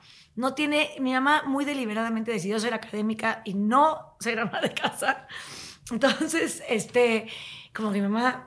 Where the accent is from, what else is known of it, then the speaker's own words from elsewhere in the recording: Tepoztlán, Morelos, Mexico; Porque yo crecí en Tepoztlán, que en hace 40 años casi, no tanto, pero casi, en los 80. Entonces Tepoztlán era un pueblito muy distinto a lo que es ahorita